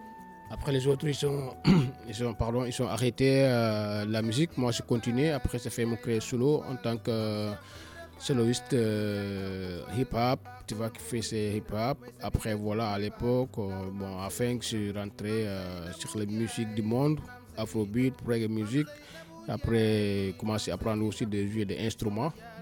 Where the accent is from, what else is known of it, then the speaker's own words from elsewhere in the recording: Senegal; nous commençons à faire la musique en tant que Baïfal, en tant que Sénégalais, depuis l'âge de 13 ans jusqu'à maintenant.